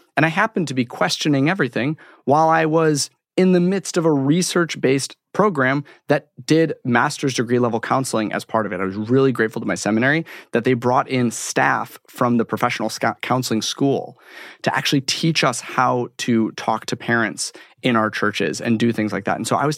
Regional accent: Chicago, Illinois, United States; I'm born and raised in Chicago.

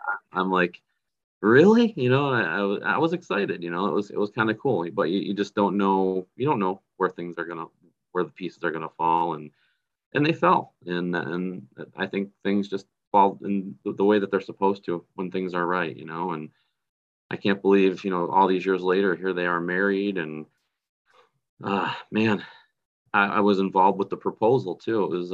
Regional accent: North Tonawanda, New York, United States; making an announcement there in my hometown in North Tonawanda, New York, at the Riviera Theater.

